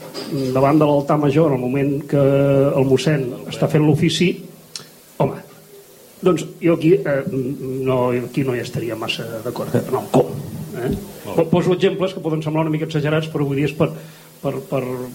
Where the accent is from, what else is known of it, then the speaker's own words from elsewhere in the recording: Sitges, Catalonia, Spain; ens considerem, doncs, primer de tot, sitgetans